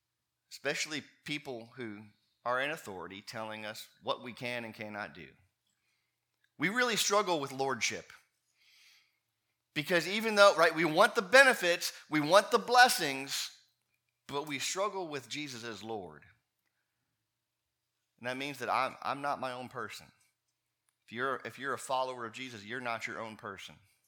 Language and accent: English; Nigeria; It's not as loud as a Nigerian service. Nigerian churches, we wore earplugs in church in Nigeria.